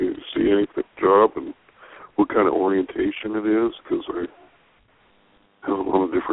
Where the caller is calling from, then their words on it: California, United States; calling from California.